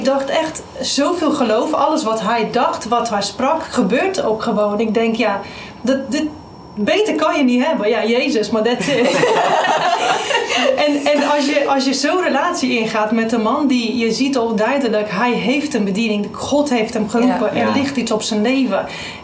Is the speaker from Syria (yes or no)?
no; Romania; ik kom uit Roemenië. En dat is, wij hebben elkaar leren kennen in Roemenië.